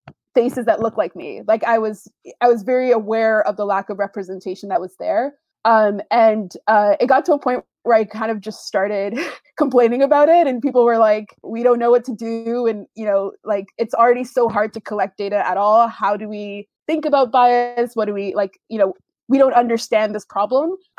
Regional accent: Canada; So I'm Canadian for reference.

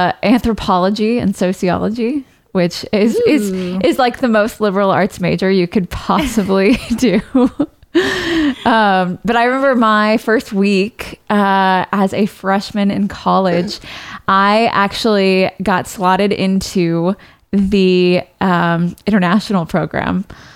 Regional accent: London, United Kingdom; Because I was coming from London. So I was just automatically put into the international program.

